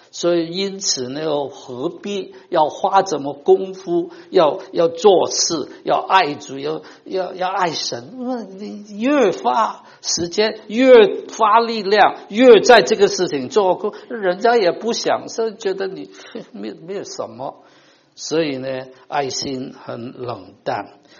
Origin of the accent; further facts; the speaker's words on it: China; 我们中国人都是中庸之大嘛，不要太热了，那不行啊。